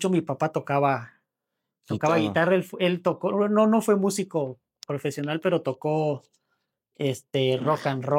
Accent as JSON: {"language": "Spanish", "town": "Cancún", "region": "Quintana Roo", "country": "Mexico", "said": "Pues de Cancún."}